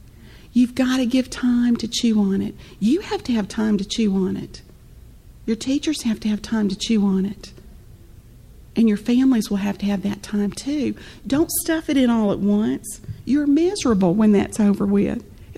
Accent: the South, United States; and I'm from the South, y'all, so I'm not sure where everybody's from

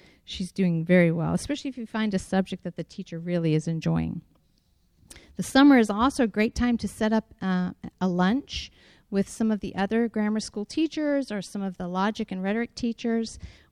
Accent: Florida, United States; We are from Florida, so we like to go to the beach.

